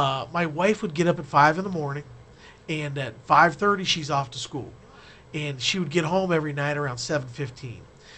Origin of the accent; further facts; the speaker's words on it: Ohio, United States; And I'm a Caldwell kid, so I'm born and raised in Noble County. The only time I ever left was to go to college. And I came back and worked in my family's business.